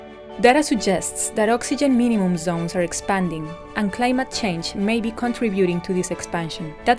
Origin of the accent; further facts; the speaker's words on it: Costa Rica; English is a second language; to Costa Rica, which incidentally are the two countries from where I come. As you may have noticed by my accent